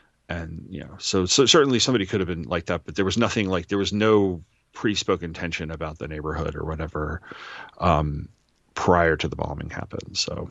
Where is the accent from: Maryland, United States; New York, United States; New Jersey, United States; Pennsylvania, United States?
New York, United States; I'm from Long Island.